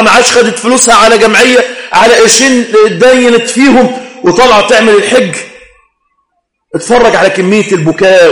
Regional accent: Mansoura, Dakahlia, Egypt; عندنا في المنصورة هنا اتقلب لوفاته

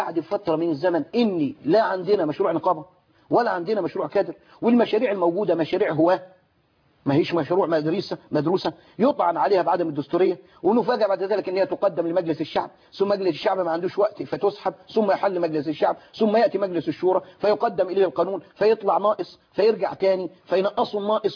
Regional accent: Giza Governorate, Egypt; لكن أنا من القاهرة من الجيزة.

